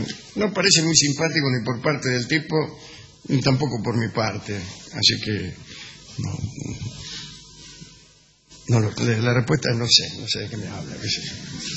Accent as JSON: {"language": "Spanish", "town": "Caseros", "region": "Buenos Aires Province", "country": "Argentina", "tie": "born there", "said": "nací en Caseros, o de que mi madre era maestra"}